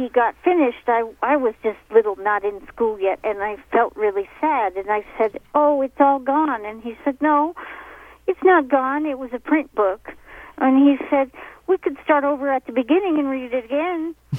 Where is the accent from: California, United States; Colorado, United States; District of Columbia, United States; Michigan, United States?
Colorado, United States; also born or lived in Chicago; I was born in Chicago, but I don't really claim that because my parents were from Colorado and they got homesick and moved back before I'm old enough to remember being anywhere else.